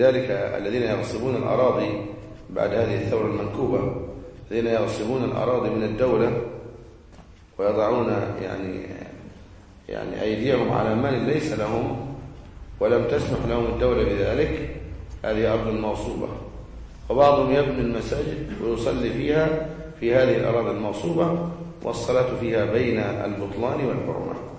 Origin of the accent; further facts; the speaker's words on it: Egypt; يعني عندنا في مصر قد يكفي المرأة 1500 جنيه مثلا أو 1000 جنيه في بعض البيوت